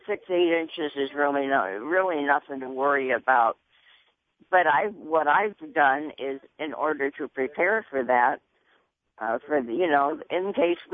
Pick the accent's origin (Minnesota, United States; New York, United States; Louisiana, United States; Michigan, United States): New York, United States; Buffalo; moved away; Well, you know, it's funny because I grew up in Buffalo, New York, and we used to get these god-awful lake storms that would come in.